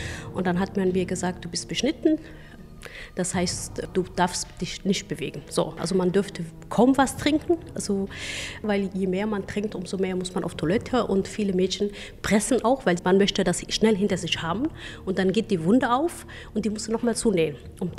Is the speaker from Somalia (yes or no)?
yes; Somalia; now in Düsseldorf, Germany; ich komme aus Somalia und lebe seit 30 Jahren in Düsseldorf.